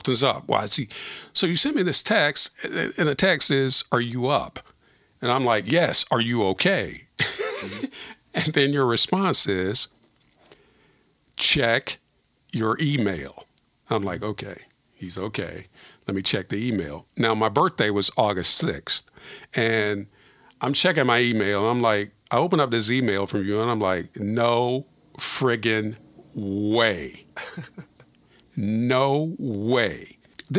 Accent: Myrtle Beach, South Carolina, United States; growing up in South Carolina and spending 15, 16 years of my life in Myrtle Beach, South Carolina, still love that city, still love that area, have so many great memories there.

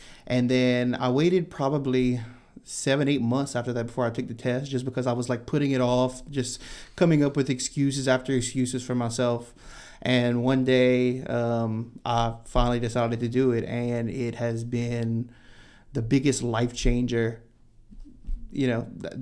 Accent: St. Martinville, Louisiana, United States; Like you said, I'm born and raised in St. Martinville.

